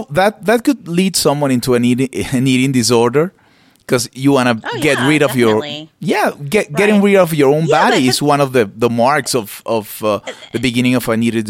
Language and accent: English; Venezuela; I come from Venezuela, and that's where I was born.